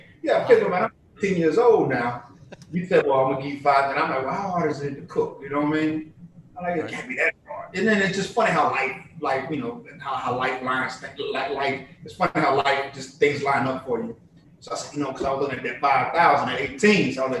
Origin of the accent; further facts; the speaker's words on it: New Orleans, Louisiana, United States; also born or lived in all over the world; Well, I'm from New Orleans, man. I mean, this is home. I'm in New Orleans now, but this is home. But I'm a military brat, man. My dad was in the Army. I'm originally from New Orleans, but I'm a military brat.